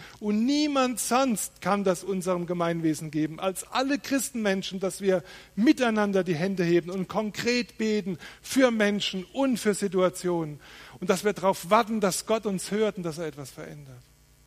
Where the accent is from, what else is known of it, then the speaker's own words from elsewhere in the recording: Rhineland-Palatinate, Germany; ich bin von meiner Natur als Pfälzer alles andere als ein Charismatiker.